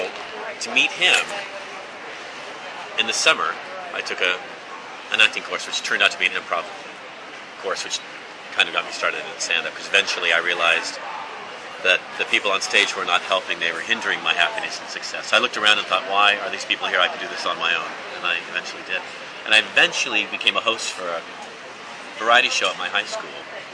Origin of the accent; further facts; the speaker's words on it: San Francisco, California, United States; I'm from San Francisco. These nobodies can't tell me what